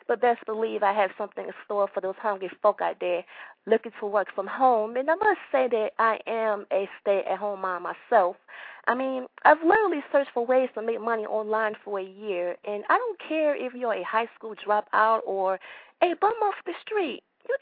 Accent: Liberia; And yes, if you must know, I am from Liberia myself.

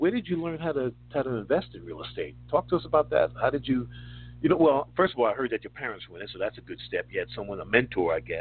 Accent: Bronx, New York, United States; I grew up in the Bronx, nobody knows about the Bronx unless they go there. The dirty down Bronx, the South Bronx, Throgs Neck Project.

